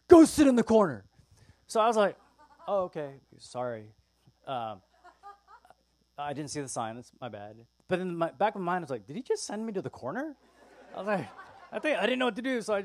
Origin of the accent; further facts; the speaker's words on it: Canada; now in United States; I was coming back recently from out of the country, and I have a green card. I'm Canadian.